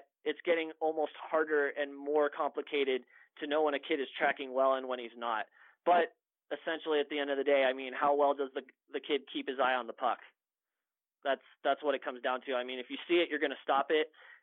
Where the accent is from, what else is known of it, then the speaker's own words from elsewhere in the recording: Texas, United States; I mean, look, I'm from Texas and I never played pro hockey in my life